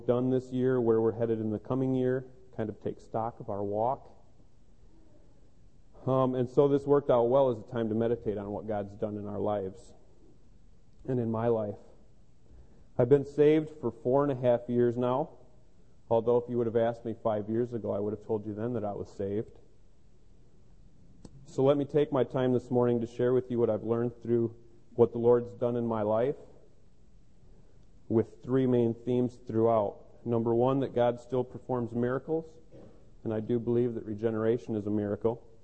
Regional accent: Grand Rapids, Michigan, United States; I was raised in Grand Rapids in a very Baptist home.

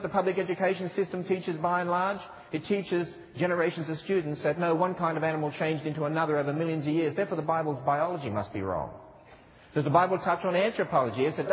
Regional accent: Australia; I hope you can tell that I am Australian.

